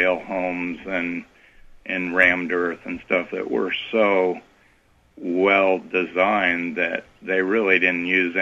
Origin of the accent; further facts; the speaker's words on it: Colorado, United States; I grew up in Colorado